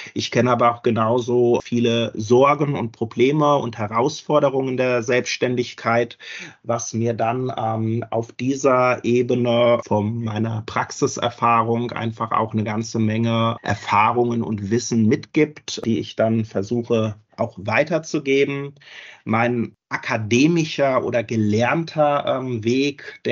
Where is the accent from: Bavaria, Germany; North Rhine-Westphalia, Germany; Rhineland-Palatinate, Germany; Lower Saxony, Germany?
Rhineland-Palatinate, Germany; Mainz; Groß geworden bin ich im Ortsteil Marienborn. Das ist der zweitkleinste Ortsteil von Mainz und schön von Autobahnen umkesselt. Aber trotzdem haben wir hier eine schöne Natur, in der wir schön spazieren gehen können, noch ein bisschen das Landfeeling haben.